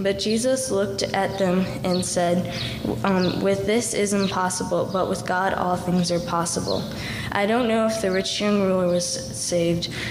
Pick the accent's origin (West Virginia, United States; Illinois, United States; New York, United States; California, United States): Illinois, United States; Elgin; I was born and raised in Elgin, Illinois, and raised in a godly Christian family.